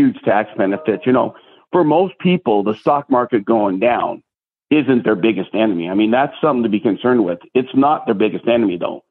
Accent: Denver, Colorado, United States; Now, our family, because we grew up here in Denver, back in the day, they were all farmers.

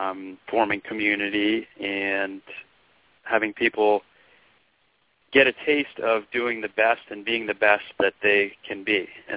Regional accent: Vermont, United States; Well, growing up in Vermont, we didn't have a whole lot to do except for play sports.

